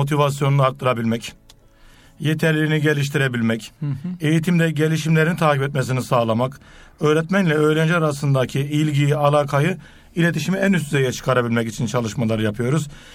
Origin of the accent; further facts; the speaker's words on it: Osmaniye, Turkey; born there; Osmaniye doğumluyum. Osmaniye'de yaşıyorum. Osmaniye'de bir ilkokulunda yönetici olarak, okul müdürü olarak görev yapmaktayım.